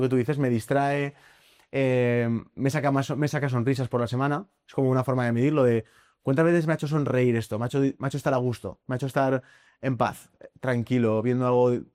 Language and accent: Spanish; Tolosa, Basque Country, Spain; Al final, como somos de Tolosa